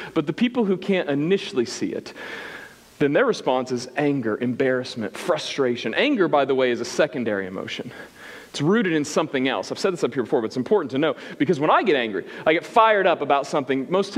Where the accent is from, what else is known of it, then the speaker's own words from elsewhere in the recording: Springfield, Missouri, United States; because I'm from Spring, Vegas, Springfield, Missouri.